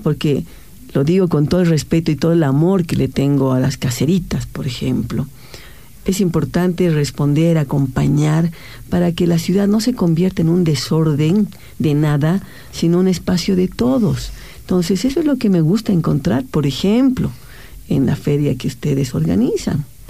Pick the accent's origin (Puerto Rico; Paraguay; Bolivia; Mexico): Bolivia; Sí, es una cultura compleja la nuestra como bolivianos, lo tengo que decir.